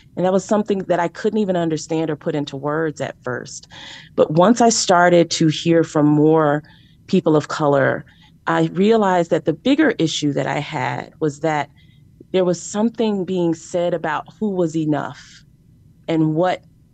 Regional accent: Chicago, Illinois, United States; I am from Chicago, which is historically a very racially separated city.

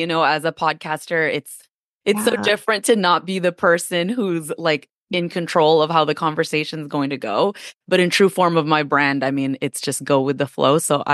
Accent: United States; So I'm Filipino American, first generation, which obviously is a huge reason why I decided to work with you

